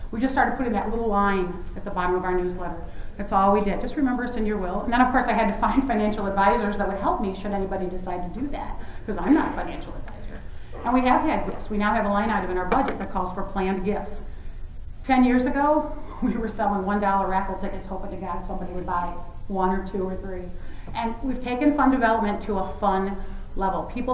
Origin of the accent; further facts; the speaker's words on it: Chicago, Illinois, United States; Well, I grew up in Chicago. We don't shoot animals there